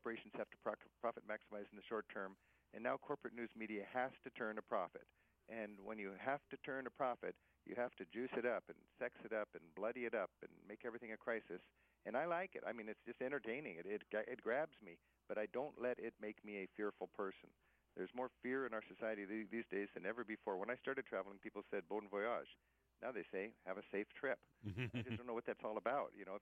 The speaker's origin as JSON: {"language": "English", "country": "United States", "said": "I become more thankful than ever that I'm an American, and at the same time, I become a better citizen of the planet"}